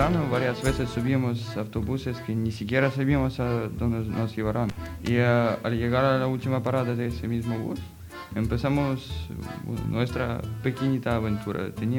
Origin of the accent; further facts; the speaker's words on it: Donetsk, Donetsk Oblast, Ukraine; Spanish is a second language; Yo de Ucrania, nací en Donetsk.